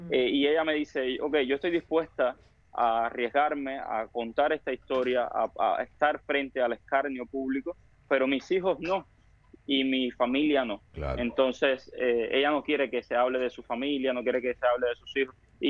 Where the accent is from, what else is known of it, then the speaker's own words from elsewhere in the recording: Cienfuegos, Cuba; Soy cubano, de Cienfuegos, una ciudad preciosa en el centro sur de Cuba.